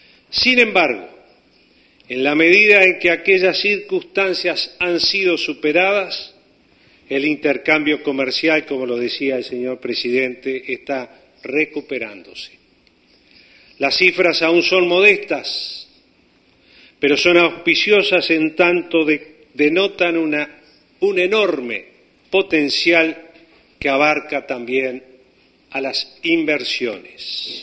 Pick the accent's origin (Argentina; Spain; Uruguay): Uruguay; como ciudadano uruguayo